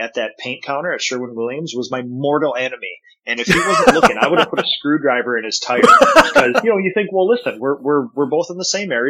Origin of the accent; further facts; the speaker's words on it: North Korea; because I grew up in North Korea